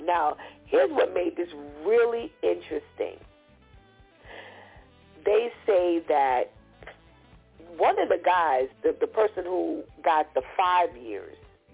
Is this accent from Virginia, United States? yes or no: no; Bronx, New York, United States; No, I'm from the Bronx.